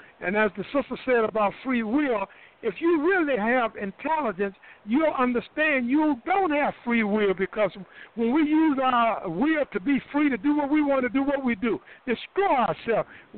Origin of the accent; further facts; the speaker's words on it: United States; born there; and we are, our language is English anyway. We was born here in America.